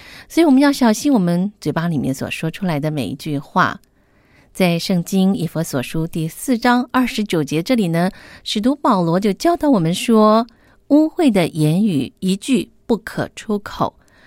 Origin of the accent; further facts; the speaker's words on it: China; 很多时候我们中国人的父母亲啊，我们常常会爱之深责之切